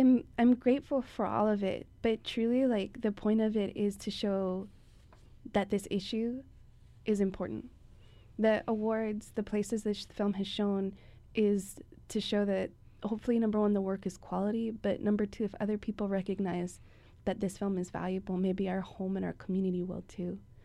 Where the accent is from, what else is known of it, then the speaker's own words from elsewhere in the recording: Hawaii, United States; I might be spending some time in Vegas, as many Hawaiians do, and as I have as a Hawaiian.